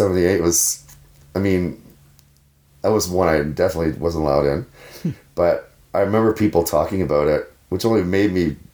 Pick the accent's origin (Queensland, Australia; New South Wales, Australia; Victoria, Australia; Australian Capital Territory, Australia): New South Wales, Australia; Sydney; when I was growing up in Sydney, like I was firstborn